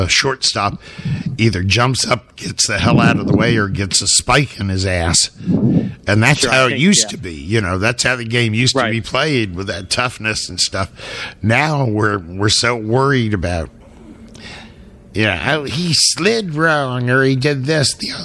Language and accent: English; New York, United States; I'm from New York, too, by the way, from the East Coast.